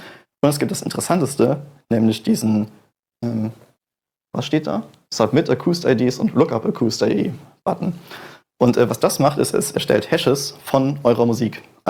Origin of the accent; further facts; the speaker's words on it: Düsseldorf, North Rhine-Westphalia, Germany; Ich komme aus Düsseldorf